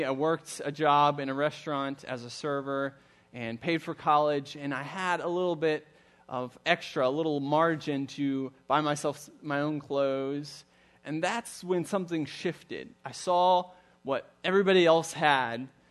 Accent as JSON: {"language": "English", "country": "Germany", "tie": "born or raised there", "said": "I grew up in Germany, son of a missionary family and one of seven kids. So growing up in Germany with so many kids and a family of nine"}